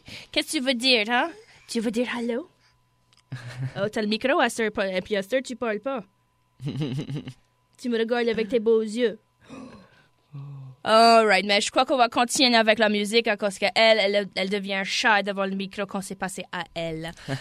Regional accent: Louisiana, United States; Et on va essayer de la voir back ici de chez nous, en Louisiane, quelques temps.

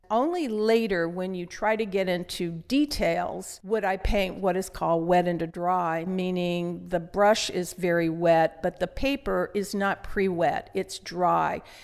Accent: Arizona, United States; now in Chico, United States; I grew up in Arizona and there weren't many flowers. When I moved to Chico, I was just overwhelmed with beautiful opportunities to paint

